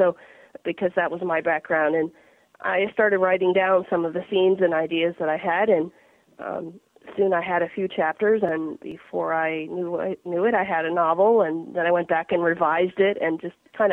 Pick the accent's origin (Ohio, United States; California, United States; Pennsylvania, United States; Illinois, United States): Ohio, United States; Well, I grew up in Northeast Ohio, actually in rural county, Carroll County, and I grew up since the age of three, having been blind, and grew up on a farm and riding horses